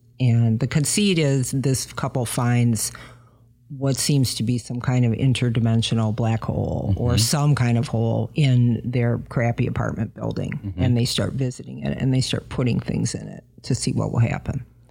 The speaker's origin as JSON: {"language": "English", "town": "Roseville", "region": "Michigan", "country": "United States", "tie": "born or raised there", "said": "I grew up on the East Side."}